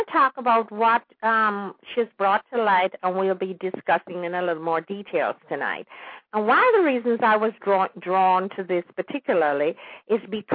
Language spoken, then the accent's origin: English; Kingston, Jamaica; I was born and raised in Kingston, but we went to that part of the island by diesel.